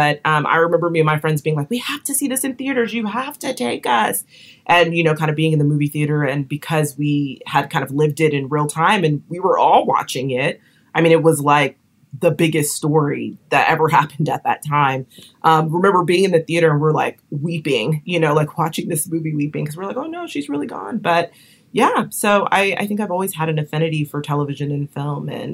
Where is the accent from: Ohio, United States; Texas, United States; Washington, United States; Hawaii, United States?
Texas, United States; Cause I'm from Texas and I've always been a huge fan of … Tejano music.